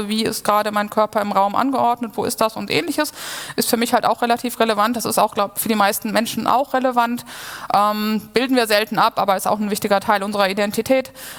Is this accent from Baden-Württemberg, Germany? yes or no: no; Cologne, North Rhine-Westphalia, Germany; born there; ich bin in Köln geboren